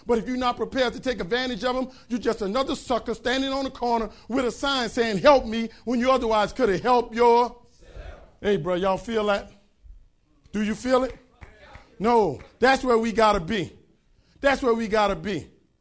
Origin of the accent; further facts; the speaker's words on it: New Orleans, Louisiana, United States; I'm from New Orleans, Louisiana. I'm from Backertown, Girtown, Zion City. I'm from that Lower Nine where we don't mind dying.